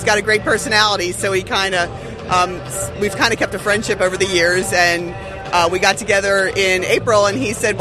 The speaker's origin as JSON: {"language": "English", "town": "Schwenksville", "region": "Pennsylvania", "country": "United States", "tie": "born or raised there", "lives_now": "Alaska, United States", "said": "Well, I grew up in this area. I was born in Schwanksville, Pennsylvania. And even though we've moved up to Alaska, our hearts are still here."}